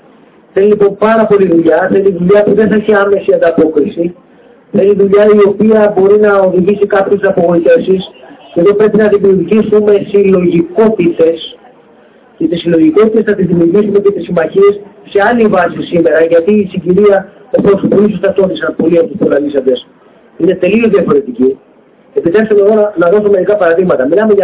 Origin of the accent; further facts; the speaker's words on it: Keratsini, Attica, Greece; κατάγομαι από το Κερατζίνι, από το Πειραιά.